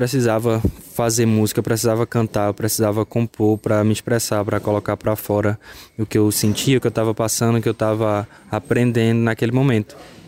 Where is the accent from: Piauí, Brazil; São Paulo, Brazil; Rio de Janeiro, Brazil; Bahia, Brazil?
Piauí, Brazil; Teresina; moved away as an adult; Eu vim lá de Teresina, Piauí. E vim de lá, pequenininho. Não, vim quando já tinha mais ou menos uns 18, né?